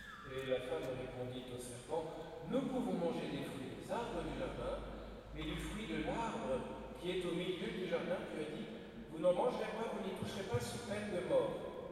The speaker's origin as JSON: {"language": "French", "country": "France", "said": "moi, je veux dire, je suis français"}